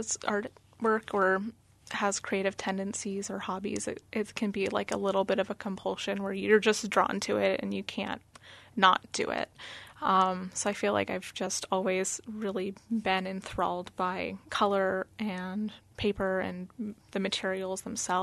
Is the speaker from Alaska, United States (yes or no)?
yes; Alaska, United States; also born or lived in Skwentna; I grew up in the Mat-Su, but when I was really little, we lived in Skwetna and things like that.